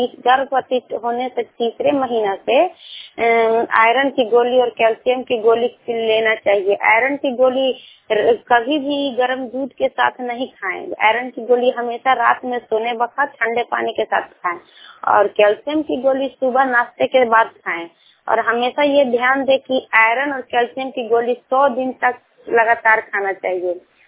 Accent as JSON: {"language": "Hindi", "town": "Motiganj", "region": "Bihar", "country": "India", "said": "मोतीगंज ग्राम की रहने वाली हूँ और एकंगड़ी पंचायत की CNRC हूँ और 6 DO देखती हूँ और नालंदा जिला से हूँ, एकंगड़ सराय प्रखंड की हूँ।"}